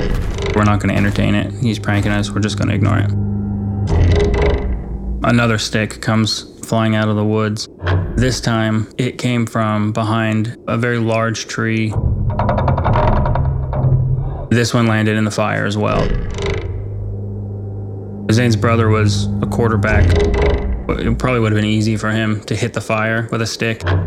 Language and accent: English; West Virginia, United States; I grew up on the Ohio River in West Virginia. I had a lot of friends right across the river in Ohio.